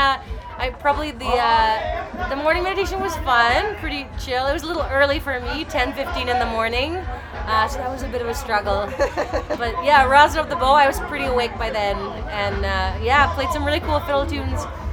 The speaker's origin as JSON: {"language": "English", "town": "Victoria", "region": "British Columbia", "country": "Canada", "tie": "born or raised there", "said": "So fiddle jams, that's kind of what I grew up with in Victoria"}